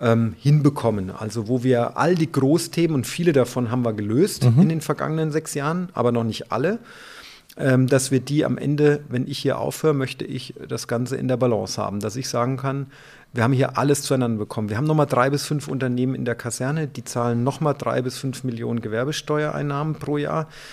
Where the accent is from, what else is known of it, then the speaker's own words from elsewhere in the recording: Bad Kissingen, Bavaria, Germany; meine Heimatstadt in die Zukunft zu führen. Das war von Beginn an meine Motivation.